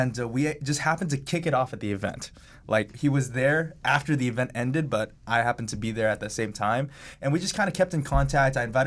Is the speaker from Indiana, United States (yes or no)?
no; Dallas, Texas, United States; also born or lived in Houston; now in Los Angeles, United States; And I'm actually originally from Texas.